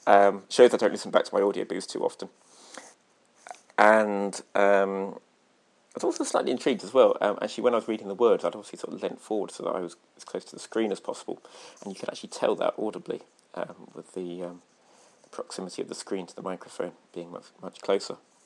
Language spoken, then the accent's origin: English; England, United Kingdom; accent: RP; I think once upon a time I had a reasonable RP, received pronunciation, accent.